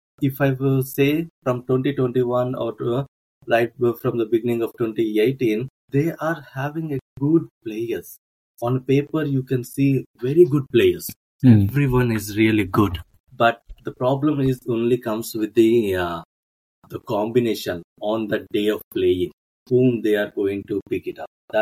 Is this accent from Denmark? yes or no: no; Hyderabad, Telangana, India; I'm from Hyderabad, so yes.